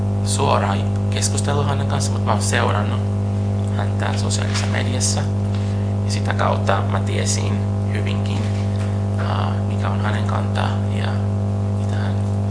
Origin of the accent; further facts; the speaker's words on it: Brazil; Finnish is a second language; moved away as an adult; now in Finland; olen Brasiliasta kotoisin, olen asunut Suomessa 18 vuotta